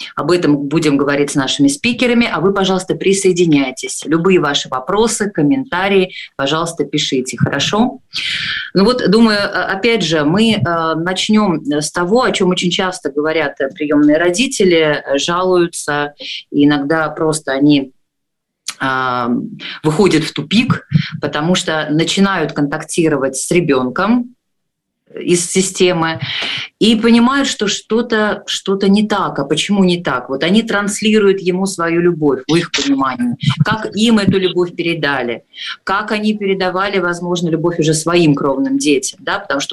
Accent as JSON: {"language": "Russian", "town": "Volsk", "region": "Saratov Oblast", "country": "Russia", "tie": "born or raised there", "said": "а я непосредственно выхожу из города Вольска, это мой родной город. Так что Саратовская область"}